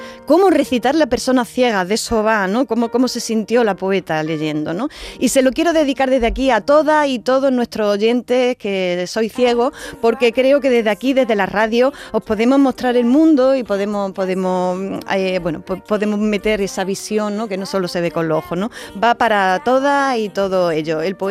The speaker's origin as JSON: {"language": "Spanish", "region": "Andalusia", "country": "Spain", "accent": "Andalusian", "said": "Pero es que sucede que esa norma la estamos respetando cuando leemos con nuestro acento andaluz."}